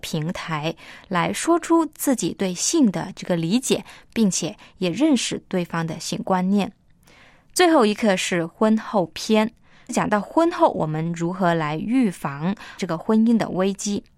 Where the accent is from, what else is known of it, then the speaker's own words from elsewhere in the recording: China; 其实身为中国人呢，我们很少会谈到这个话题，